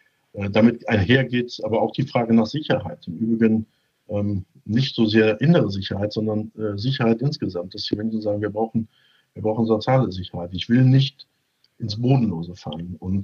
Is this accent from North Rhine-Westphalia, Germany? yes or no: yes; Düsseldorf, North Rhine-Westphalia, Germany; Ich bin ja als Düsseldorfer leidgeprägt im Fußball.